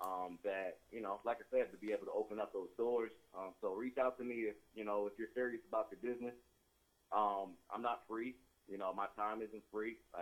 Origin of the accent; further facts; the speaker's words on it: Bell City, Virginia, United States; also born or lived in Atlanta, Georgia; I am from Bell City, Virginia, by way of Atlanta, Georgia.